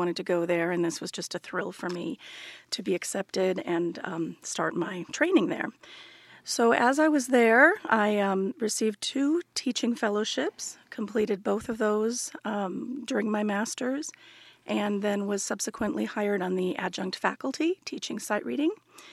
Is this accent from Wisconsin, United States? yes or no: no; St. Paul, Minnesota, United States; moved away as an adult; also born or lived in Chicago; I was born in the Midwest in Chicago and raised from the time I was six in St. Paul, Minnesota.